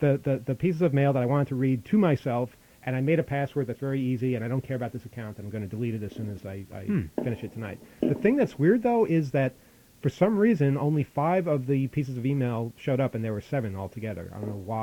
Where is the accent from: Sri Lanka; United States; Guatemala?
United States; Louisiana; I'm from Acadia, which is the name for the south central region of Louisiana where Cajun culture is located.